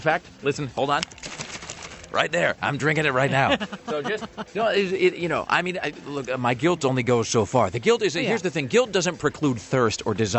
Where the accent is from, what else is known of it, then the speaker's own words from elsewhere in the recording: Kennewick, Washington, United States; We also got some news from my hometown of Kennewick, Washington, courtesy of listener Dan.